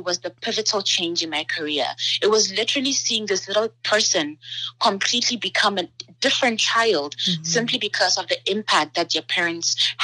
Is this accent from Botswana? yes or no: yes; Botswana; also born or lived in Ghana; I was born in Ghana. I grew up in Botswana, and I'm a Namibian citizen.